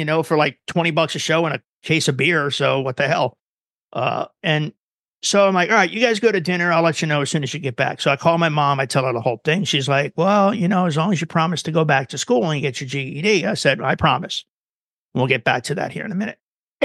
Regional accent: Jersey City, New Jersey, United States; also born or lived in Ridgefield; I was born in Jersey City, then moved to Ridgefield when I was like 11.

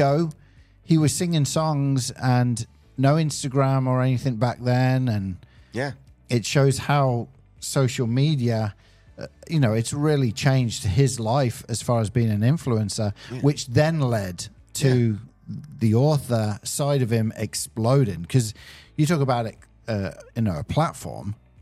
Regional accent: England, United Kingdom; As you can tell, I'm originally from England

